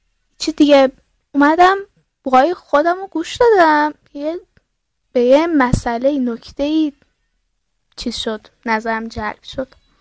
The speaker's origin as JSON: {"language": "Persian", "country": "Iran", "accent": "Turkish", "said": "بالاخره ترکم، خب چیکار کنم، لهجه دارم"}